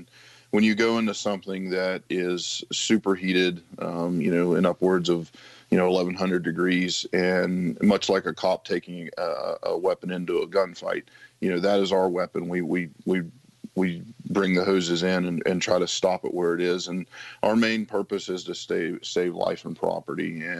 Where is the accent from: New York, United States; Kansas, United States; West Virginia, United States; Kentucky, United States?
West Virginia, United States; When you're growing up in West Virginia, we're always knocked for being a bunch of hillbillies.